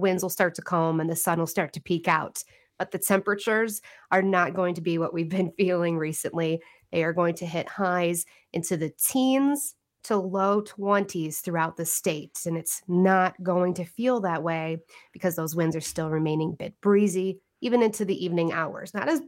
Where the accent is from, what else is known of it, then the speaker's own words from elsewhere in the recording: Illinois, United States; I was up yesterday watching tornadoes head towards my hometown in Illinois.